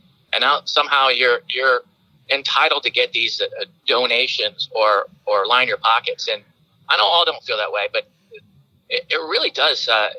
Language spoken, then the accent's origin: English; New York, United States; now in Columbus, United States; as I'm from New York originally. So, you know, since I've been Ohio to Columbus, you know, I do see a difference culturally.